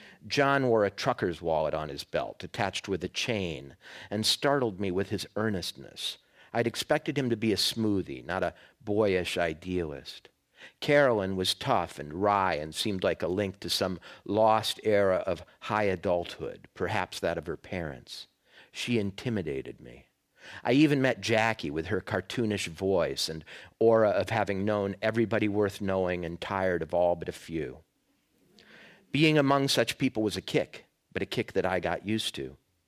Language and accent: English; Minnesota, United States; because I came from Minnesota. I went to my first year of college, McAllister College, was just down the road from Fitzgerald's house. I was very conscious of myself as a Minnesotan going east to Princeton